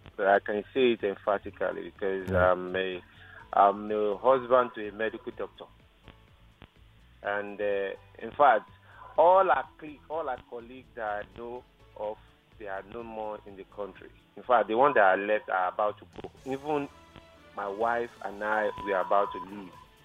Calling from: Lagos, Nigeria; Yes, I'm from Surulere, Lagos.

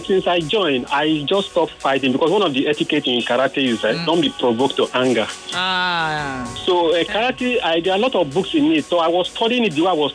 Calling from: Lekki, Lagos, Nigeria; I'm calling from Lekki.

